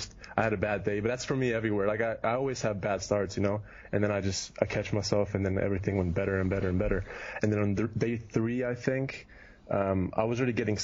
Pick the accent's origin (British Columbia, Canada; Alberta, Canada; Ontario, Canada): Ontario, Canada; Kitchener; born there; also born or lived in Germany; I was born in Canada. I was born in Kitchener, which is an hour from Toronto. And so I'm basically Canadian, but lived in Germany for 15 years.